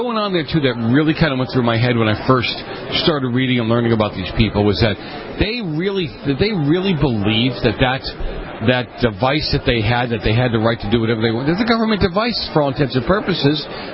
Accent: Boston, Massachusetts, United States; I grew up in Boston, a whole different animal

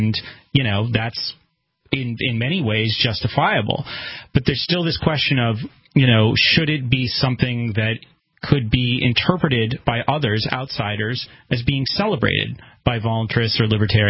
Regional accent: Brentwood, New Hampshire, United States; I lived in Brentwood, I grew up in Brentwood, New Hampshire, and I know a lot of people there.

